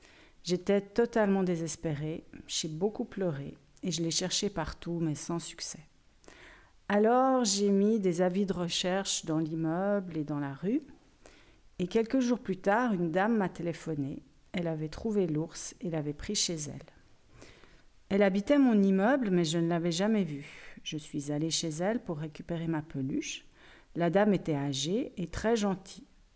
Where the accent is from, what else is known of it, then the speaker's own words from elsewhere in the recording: Geneva, Switzerland; j'ai 49 ans et je suis enseignante et je viens de Genève.